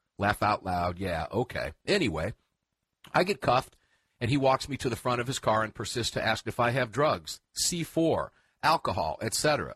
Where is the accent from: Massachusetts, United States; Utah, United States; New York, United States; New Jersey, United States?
New Jersey, United States; I responded by saying, I'm from New Jersey.